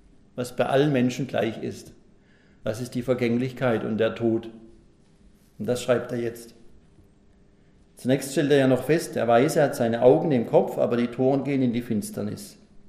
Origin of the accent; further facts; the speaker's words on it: Pforzheim, Baden-Württemberg, Germany; In meiner Heimatstadt Pforzheim hat man die alten Bauten nicht mehr errichtet.